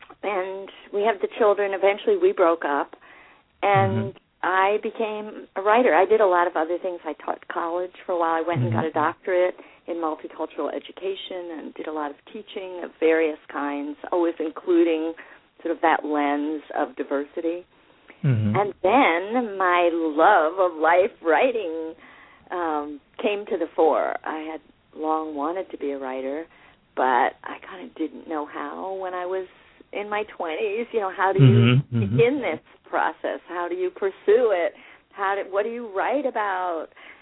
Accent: North Carolina, United States; born there; I was born actually in North Carolina.

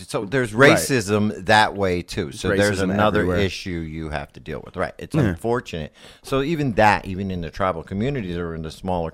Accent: United States; because I'm an American and all that.

